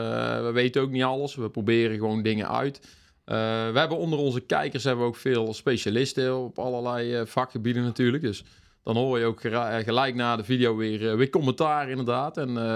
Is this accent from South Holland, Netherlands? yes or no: no; Baarle-Nassau, North Brabant, Netherlands; Ja, uit Baarlen-Nassau natuurlijk. Hè? Ja, dus hier ben ik geboren en getogen, zoals ze zeggen. Nooit ergens anders gewoond.